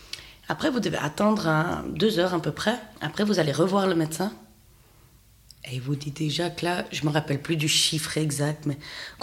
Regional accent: Fribourg, Switzerland; Et comme moi, je viens du canton de Fribourg

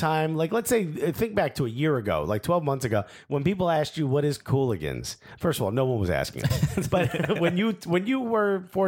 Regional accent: United States; And I think now what we've realized is that we're American soccer fans talking about soccer from an American perspective.

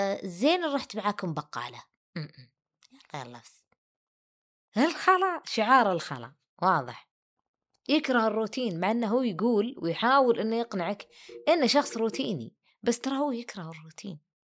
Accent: Riyadh, Riyadh Province, Saudi Arabia; موجود عندنا بالرياض، ما عندنا شواطئ

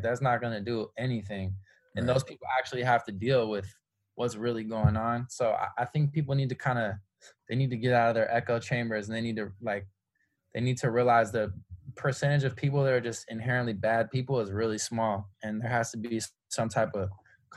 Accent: San Francisco, California, United States; I come from San Francisco, extremely liberal, extremely progressive. I was raised, in a culture that values equality above all else, and peace.

